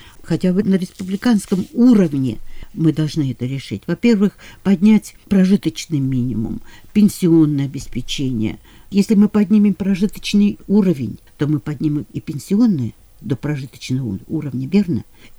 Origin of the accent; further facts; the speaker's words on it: Donetsk, Donetsk Oblast, Ukraine; Я из Донецка, да.